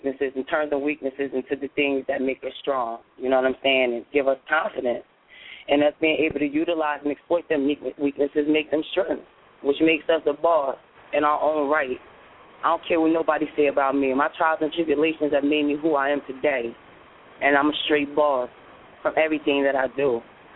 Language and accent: English; Lakewood, New Jersey, United States; Right, Brooklyn, Lakewood, New Jersey. I push him on my back. Jersey and New York, I push him on my back.